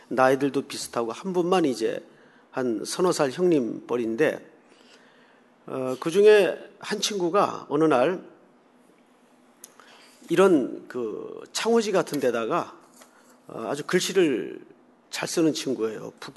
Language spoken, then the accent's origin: Korean; South Korea; now in United States; 난 그냥 한국 사람이니까 이 사인 쓰겠다고.